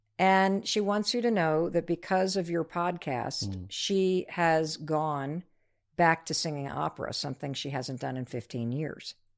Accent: North Muskegon, Michigan, United States; When I grew up in North Muskegon, Michigan

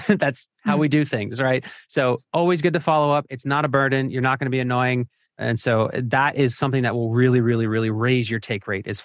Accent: Philadelphia, Pennsylvania, United States; It's about my hometown of Philadelphia and has nothing to do with a business.

